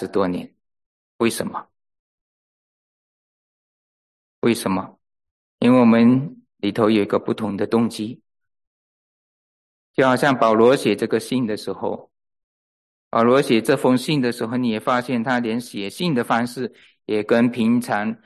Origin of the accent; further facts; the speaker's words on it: Malaysia; 整个房间里面都是马来西亚人，感觉不一样啊，跟自己家乡的人聚在一起啊